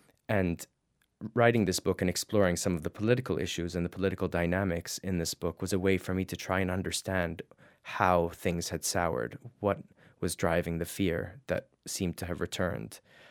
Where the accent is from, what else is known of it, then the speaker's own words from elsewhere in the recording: Jordan; And I remember growing up in Jordan and thinking that it was a death sentence.